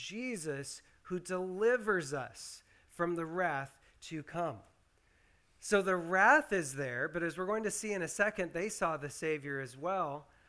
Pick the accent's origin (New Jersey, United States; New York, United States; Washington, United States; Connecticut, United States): Washington, United States; Prescott; But I grew up 30 minutes from there in a little tiny town called Prescott.